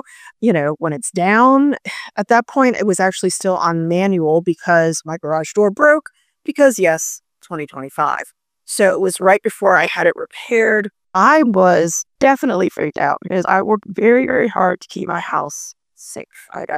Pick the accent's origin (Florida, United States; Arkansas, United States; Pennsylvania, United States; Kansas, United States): Florida, United States; You know, he lived in Missouri. I grew up in Florida.